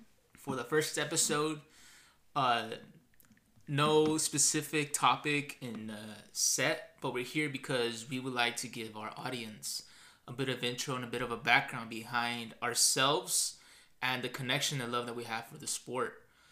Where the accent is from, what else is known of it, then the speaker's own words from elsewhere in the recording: Mexico; And that has to do with being Mexican.